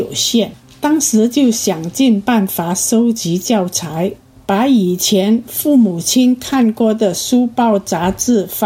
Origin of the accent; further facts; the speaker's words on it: Namtu, Shan State, Myanmar; 我出生在缅甸北部的一个小镇，名叫南渡。南渡虽然地处交通不便的群山之中